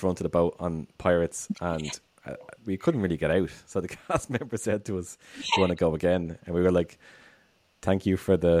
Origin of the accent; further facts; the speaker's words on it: Dublin, Leinster, Ireland; like, I'm from Dublin and I don't really go into the parade.